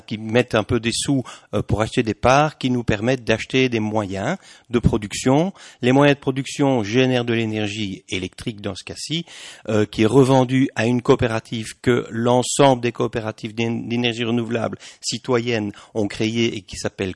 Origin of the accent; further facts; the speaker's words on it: Liège, Wallonia, Belgium; je suis de Liège